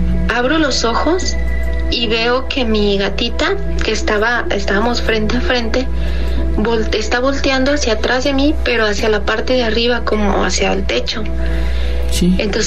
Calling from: Guadalajara, Jalisco, Mexico; de Guadalajara

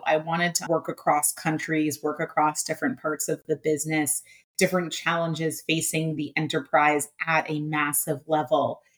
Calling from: Brooklyn, New York, United States; I am joining you from Brooklyn, New York.

